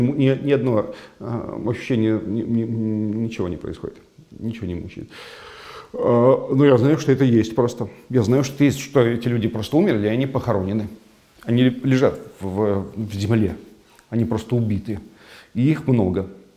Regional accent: Russia; Я из России, и мне не нравится.

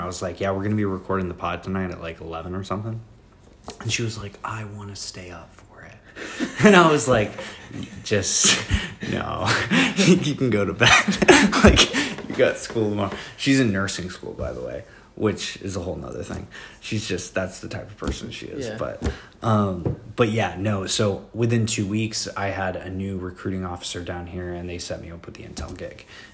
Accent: St. Mary's, Kansas, United States; So I end up back home in my hometown of St. Mary's, Kansas, and I don't know what I'm going to do.

